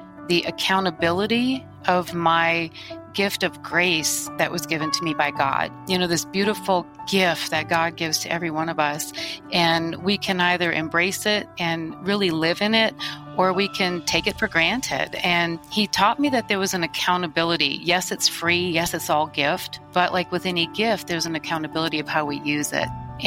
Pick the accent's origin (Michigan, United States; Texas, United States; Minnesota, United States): Michigan, United States; I was born and raised in Michigan. I had just a really lovely childhood. I like to look at my upbringing as that rural America, kids on bikes and me on my horse.